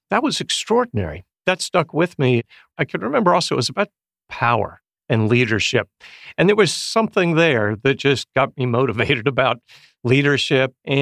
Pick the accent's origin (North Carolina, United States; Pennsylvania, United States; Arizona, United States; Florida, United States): North Carolina, United States; Growing up in North Carolina, I don't think there was an orchestra.